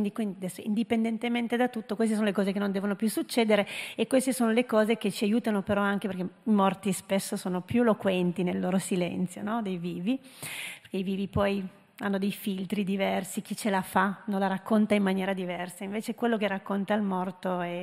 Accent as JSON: {"language": "Italian", "country": "Canada", "tie": "born or raised there", "said": "io sono cresciuta in Canada, io non volevo mai tornare in Canada"}